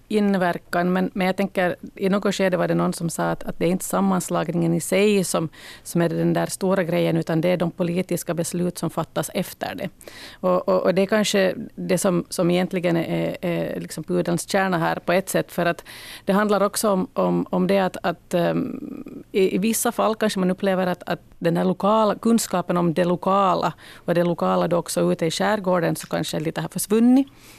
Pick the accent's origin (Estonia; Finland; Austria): Finland; Kirjais, Southwest Finland; vi har bland annat en där också i min hemby på Kirjais och sånt